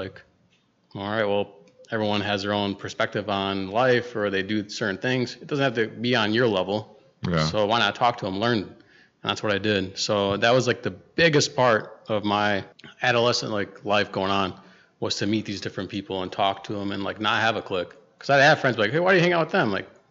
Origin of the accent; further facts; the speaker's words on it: Kenosha, Wisconsin, United States; Yep, born and raised Kenosha.